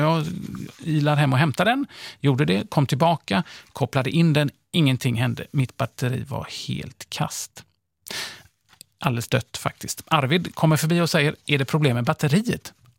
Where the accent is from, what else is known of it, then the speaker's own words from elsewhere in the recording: Skåne, Sweden; för jag är från Skåne